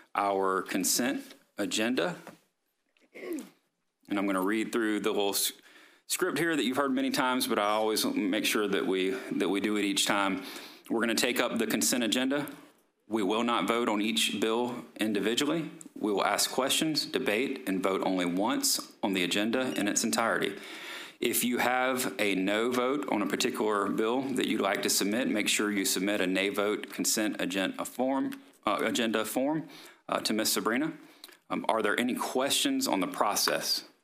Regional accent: Florida, United States; I'm from the Panhandle, so just excuse me.

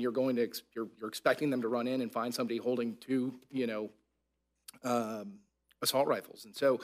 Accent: Florida, United States; I think most folks in the committee know I come from Northwest Broward. I'm a graduate of Stoneman Douglas.

